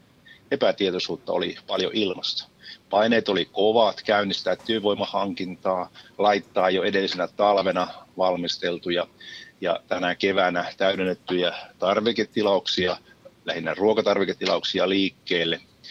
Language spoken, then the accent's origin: Finnish; Ylivieska, North Ostrobothnia, Finland; minä olen Ylivieskasta. Me ylivieskalaiset olemme olleet tässä mukana